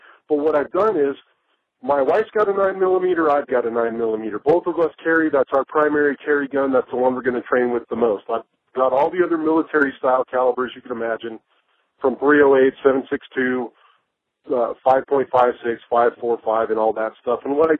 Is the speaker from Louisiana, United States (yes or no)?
no; California, United States; Now, I grew up in California.